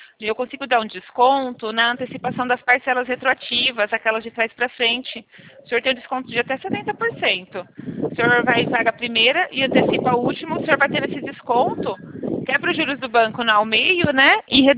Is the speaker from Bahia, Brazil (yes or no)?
no; São Paulo, Brazil; eu sou aqui de São Paulo.